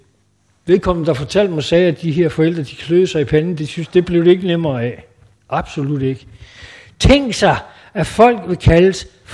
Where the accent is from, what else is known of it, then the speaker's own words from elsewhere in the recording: Zealand, Denmark; Nu er jeg selv sjællænder